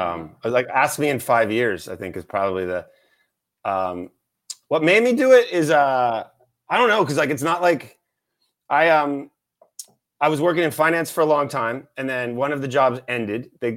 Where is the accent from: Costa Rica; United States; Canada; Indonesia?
Canada; I'm like, I'm Canadian, I'm polite.